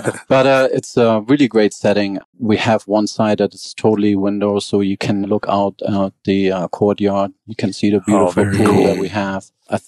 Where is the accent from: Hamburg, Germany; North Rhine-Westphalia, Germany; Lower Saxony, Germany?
Hamburg, Germany; moved away as an adult; now in Atlanta, United States; Yeah, I'm born and raised in Hamburg, Germany. I've been in the Atlanta area since 1996.